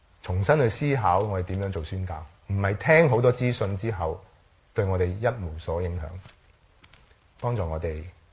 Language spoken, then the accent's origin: Cantonese; China; 我哋中国人都系咁样信主，